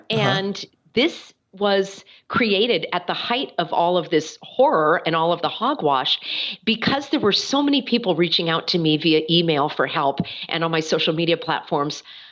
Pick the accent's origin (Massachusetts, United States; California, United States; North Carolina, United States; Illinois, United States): California, United States; Well, in my home state of California, which was the first state to shut down, I never gave in to the language calling it a lockdown.